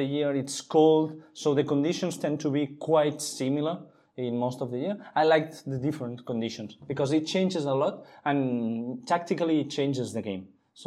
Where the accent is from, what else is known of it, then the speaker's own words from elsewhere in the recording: Barcelona, Catalonia, Spain; English is a second language; I'm a guy from Barcelona, 42 years old